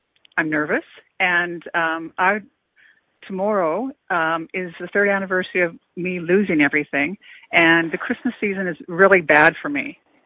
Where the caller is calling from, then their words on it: Saskatoon, Saskatchewan, Canada; I'm calling from Saskatoon, Saskatchewan.